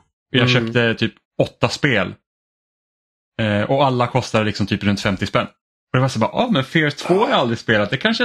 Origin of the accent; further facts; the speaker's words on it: Finland; Som finlandssvensk så måste jag ändå säga att det där är förmodligen fel.